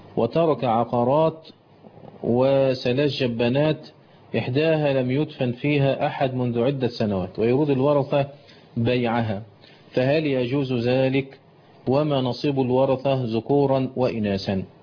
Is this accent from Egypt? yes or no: yes; Egypt; وخاصة كما ذكرت إن عندنا في مصر الدفن غالبا لا يكون دفنا شرعيا